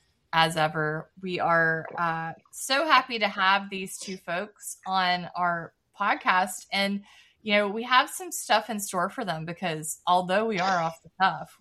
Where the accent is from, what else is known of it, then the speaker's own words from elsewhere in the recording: the South, United States; accent: southern; which is really, my southern accent will not let me not do that.